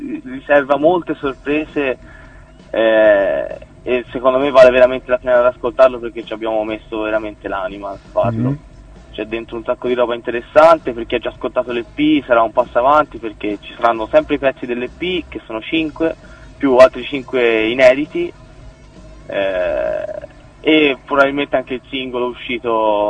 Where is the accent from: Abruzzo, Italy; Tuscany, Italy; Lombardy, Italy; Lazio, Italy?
Tuscany, Italy; Pontedera; Noi siamo di Pontedera e dintorni, che è vicino a Pisa.